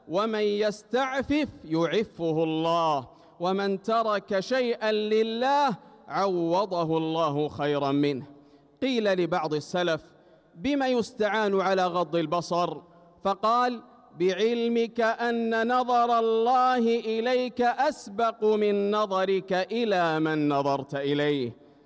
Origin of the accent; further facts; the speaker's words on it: Saudi Arabia; وأدِم نعمة الأمن والأمان على بلادنا المملكة العربية السعودية وعلى سائر بلاد